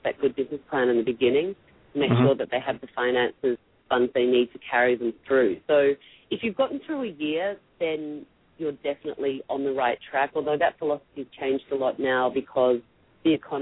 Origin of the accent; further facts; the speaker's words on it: Australia; because I am from Australia, and I'm not from the South